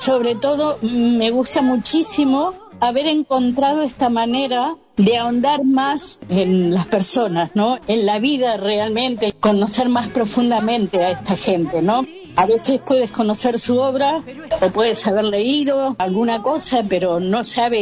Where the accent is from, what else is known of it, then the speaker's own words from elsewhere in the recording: Buenos Aires, Argentina; Yo no podría para nada vivir en Buenos Aires, ¿no? Porque soy de Buenos Aires